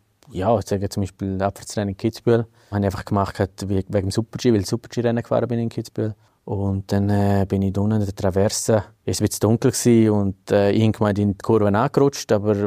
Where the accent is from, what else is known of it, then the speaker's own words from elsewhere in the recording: Graubünden, Switzerland; Wir sind eben im Domlesk aufgewachsen, respektive in Schapine haben wir gelernt Skifahren.